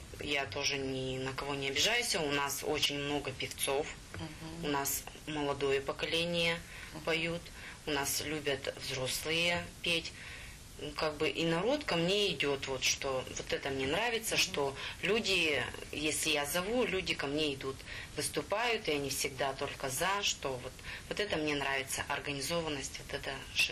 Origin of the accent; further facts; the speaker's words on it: Ushakovo, Russia; Да, я сама из Ушакова